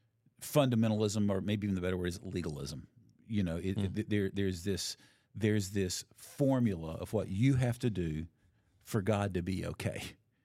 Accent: the South, United States; when we moved back to the South in 99, and, I'm a Southerner. This is my home. I love the South.

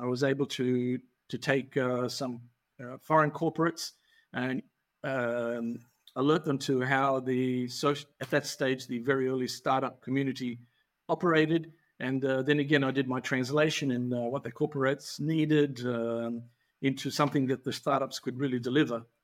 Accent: Perth, Western Australia, Australia; now in Sydney, Australia; by the way, I'm from Perth, Western Australia.

